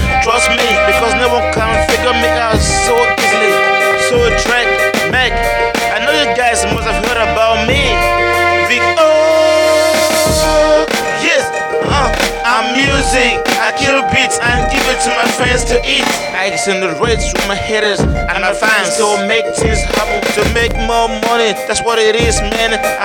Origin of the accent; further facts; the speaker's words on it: Calabar, Cross River, Nigeria; I'm from Nigeria, Cross River State, boy. Capital, Calabar City.